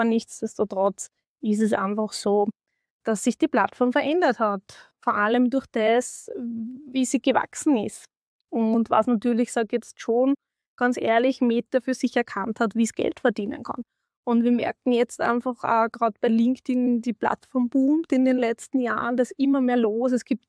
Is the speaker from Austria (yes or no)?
yes; Austria; aber da waren wir alle auf Xing bei uns in Österreich. Ja? Also das ist so die Zeit, wo ich herkomme